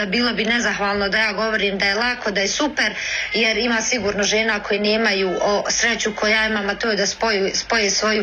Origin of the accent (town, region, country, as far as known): Kalesija, Federation of Bosnia and Herzegovina, Bosnia & Herzegovina